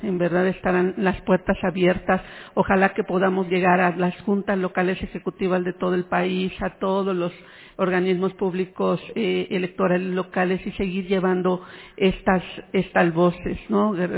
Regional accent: Oaxaca, Mexico; hoy paisana, yo soy oaxaqueña también

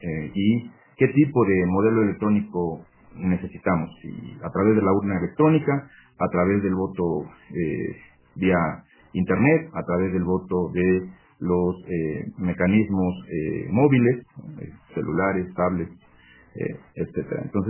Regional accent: Querétaro, Mexico; ser consejero electoral en un instituto electoral en Querétaro, en mi tierra.

